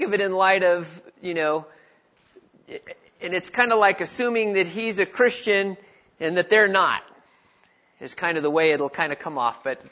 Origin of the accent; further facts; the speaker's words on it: West Virginia, United States; born there; I told you I was born in West Virginia. Tonight I'm going to read out of the West Virginia Bible.